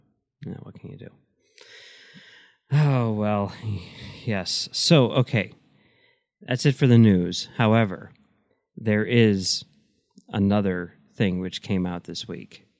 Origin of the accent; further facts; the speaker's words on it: Chicago, Illinois, United States; I mean, you know, I grew up in Chicago in the 80s and 90s.